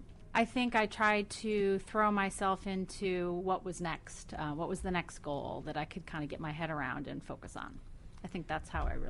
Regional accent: New Jersey, United States; Bergen County.

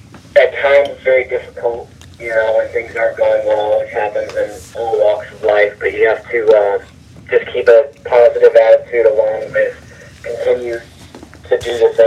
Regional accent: Muncie, Indiana, United States; I grew up in Muncie, Indiana. I've been playing golf since I was, I think, like 4 or 5.

